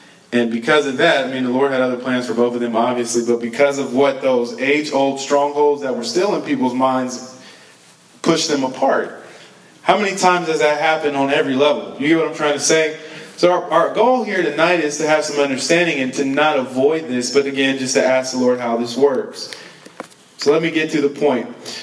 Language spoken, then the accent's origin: English; United States; I'm from America. And they say, well, what are you? And I'm like, what do you mean? I'm American. I'm a black person from America.